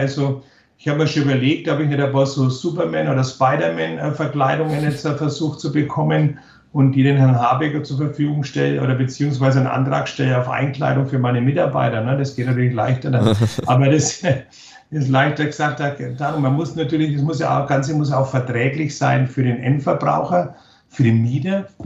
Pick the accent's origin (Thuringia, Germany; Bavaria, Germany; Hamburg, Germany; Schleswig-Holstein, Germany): Bavaria, Germany; sagt man bei uns in Bayern, ja. Das steht uns fern, ja.